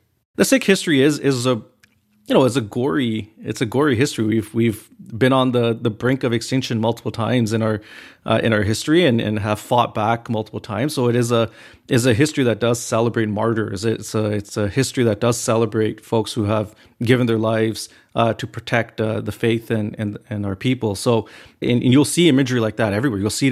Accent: Canada; I'm a Canadian, I'm born and raised here, I'm a Canadian citizen.

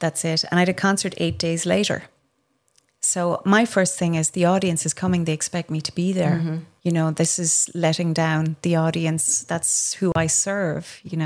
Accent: Ireland; I'm a conductor and I'm Irish. Of course I have terrible poker face. We speak with our faces, you know

